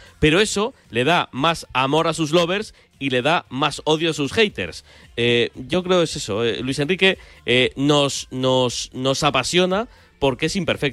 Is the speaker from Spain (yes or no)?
yes; Madrid, Community of Madrid, Spain; Soy de Pan Bendito. Esto es así.